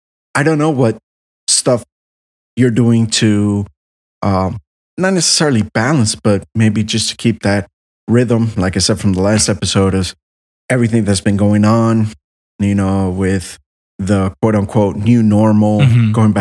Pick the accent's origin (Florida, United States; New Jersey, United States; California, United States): Florida, United States; Miami; Like growing up in Miami and my family's house and all that stuff, my uncle he used charcoal